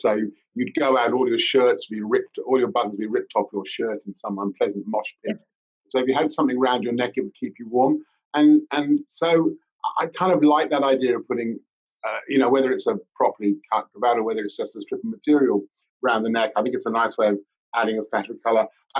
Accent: Fulham, London, United Kingdom; when I was living in London, I was born and brought up in Fulham.

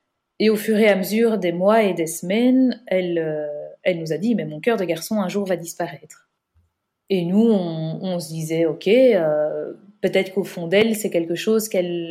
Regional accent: Belgium; on est belge

